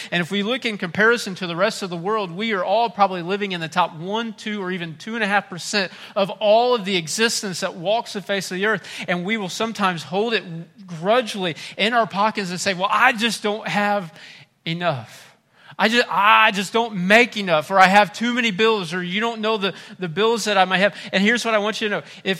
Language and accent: English; Frank Clay, Missouri, United States; I grew up in Frank Clay, Missouri area. If you blink when you pass it, you'll miss it.